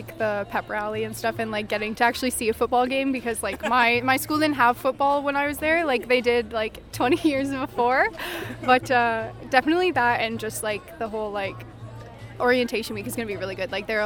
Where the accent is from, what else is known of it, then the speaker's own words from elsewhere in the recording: Goderich, Ontario, Canada; Goderich, Ontario.